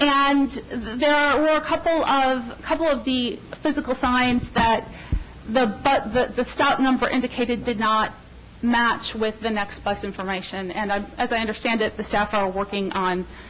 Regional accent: Midwest, United States; accent: Midwest; It seems to have been able, for the most part, to get past my Midwest accent.

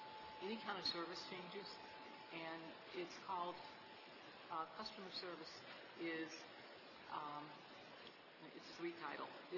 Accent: Fairfax County, Virginia, United States; Metro Board member, and I'm from Fairfax County, and I'm a voting member.

